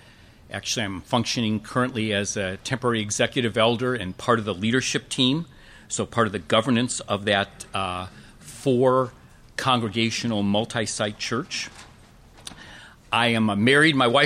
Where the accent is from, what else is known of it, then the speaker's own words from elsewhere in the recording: Chicago, Illinois, United States; Born and raised in Chicago.